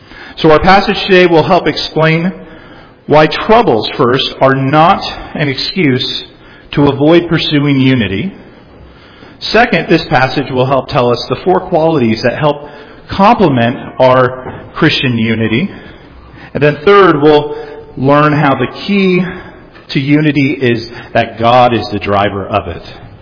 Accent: La Jolla, California, United States; We grew up spoiled brats in La Jolla.

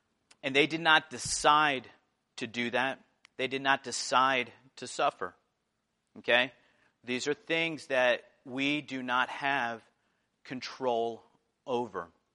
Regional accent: New Jersey, United States; I grew up right outside New York City. I used to see the Twin Towers on the horizon every time I drive down Route 80.

